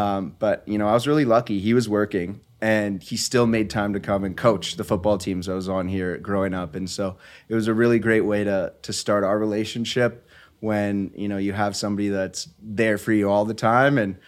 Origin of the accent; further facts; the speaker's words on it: Calgary, Alberta, Canada; Grew up in Southwest Calgary, Chinook Park area.